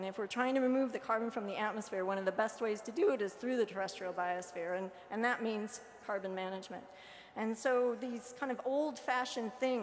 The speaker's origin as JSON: {"language": "English", "region": "Nebraska", "country": "United States", "tie": "born or raised there", "said": "I was raised in Nebraska, and so to me, farming is kind of the roots of this country."}